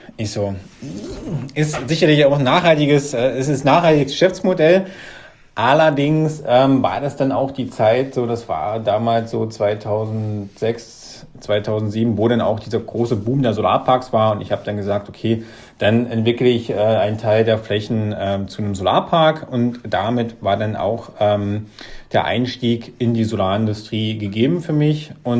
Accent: Wittenberg, Saxony-Anhalt, Germany; Ich komme hier aus der Lutherstadt Wittenberg. Das liegt so zwischen Leipzig und Berlin.

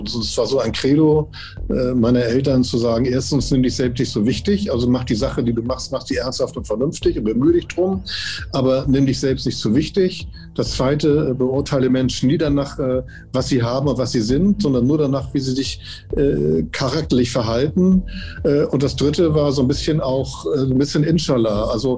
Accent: Hamburg, Germany; born there; ich bin Jahrgang 55, in Hamburg geboren, habe in Hamburg studiert, Jura.

